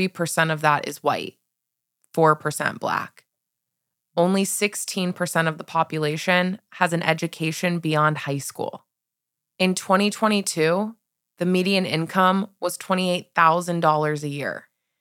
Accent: Wheeling, West Virginia, United States; born there; In 1995, I was born in Wheeling, West Virginia.

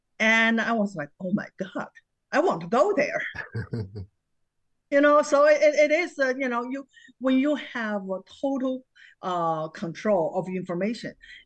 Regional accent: China; English is a second language; China. And I only, when I was young, I only was able to travel to the neighboring city, which was my hometown, That means my where my parents come from.

